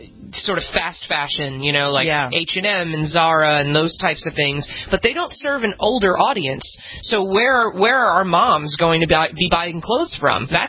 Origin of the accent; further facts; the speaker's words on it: New Jersey, United States; And you know, I'm from New Jersey, which has often been labeled like the mall state because we have so many malls.